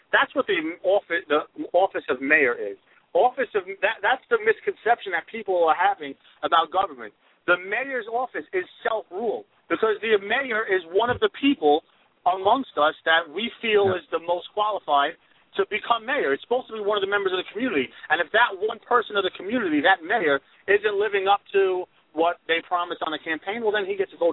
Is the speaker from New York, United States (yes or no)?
yes; New York, United States; I'm from New York, and I've heard people talk about Bloomberg for years, how they hate him.